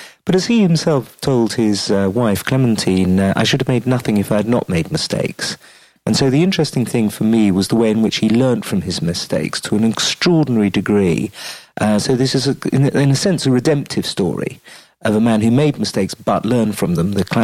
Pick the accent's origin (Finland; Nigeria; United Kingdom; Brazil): United Kingdom; England; because being an English historian, one starts off with a very negative view of Napoleon.